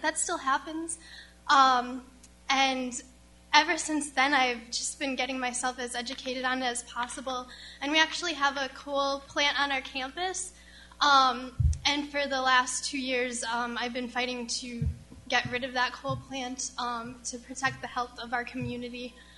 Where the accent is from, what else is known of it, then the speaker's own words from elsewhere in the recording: Carbondale, Pennsylvania, United States; I grew up in Carbondale, Pennsylvania, which is 30 minutes north of Scranton, and we had the first underground coal mines in the nation.